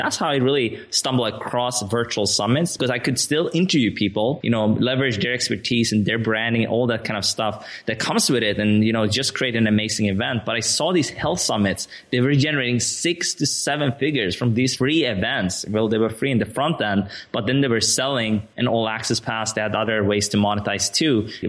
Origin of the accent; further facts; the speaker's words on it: Sweden; English is a second language; now in Barcelona, Spain; I mean, I'm originally from Sweden. Now I'm living in Barcelona at the time of this recording